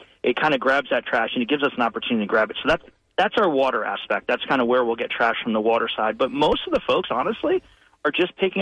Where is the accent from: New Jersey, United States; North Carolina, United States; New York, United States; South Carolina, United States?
New Jersey, United States; You know, I came from New Jersey, which is, you know, the Garden State, and most of it is quite beautiful.